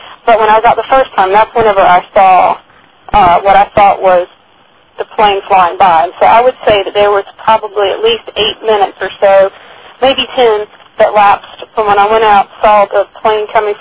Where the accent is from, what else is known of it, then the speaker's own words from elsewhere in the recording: the South, United States; Sorry, I'm from the South. I don't sound like a Yankee.